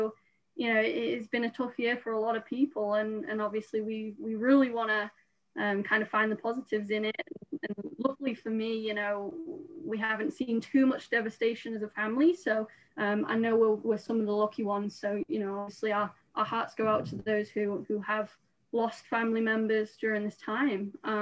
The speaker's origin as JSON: {"language": "English", "town": "Richmond", "region": "Yorkshire and the Humber", "country": "United Kingdom", "lives_now": "United States", "said": "so I am from England, and Richmond is really in the northeast of England, and I don't have any family in the States."}